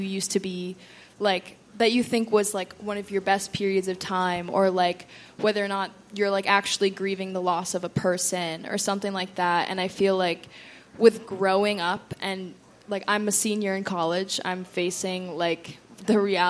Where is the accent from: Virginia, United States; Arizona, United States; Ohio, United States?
Virginia, United States; I'm from Virginia, so the tar gets like really hot